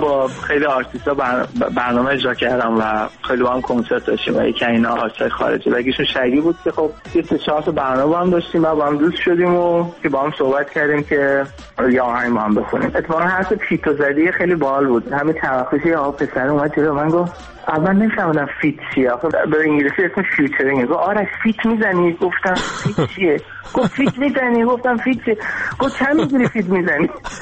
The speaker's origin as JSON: {"language": "Persian", "country": "Iran", "said": "بالاخره من یه ایرانی هستم"}